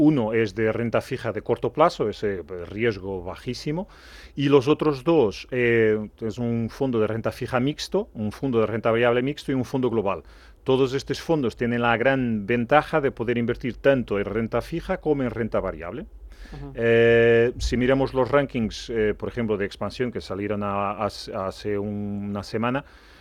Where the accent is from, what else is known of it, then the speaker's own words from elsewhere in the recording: Lisbon, Portugal; Spanish is a second language; now in Spain; Soy de Lisboa.